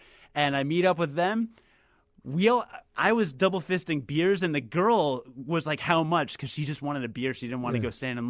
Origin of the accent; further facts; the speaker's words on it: United States; All the Mexican people that I met, they were so nice, despite knowing I'm an American.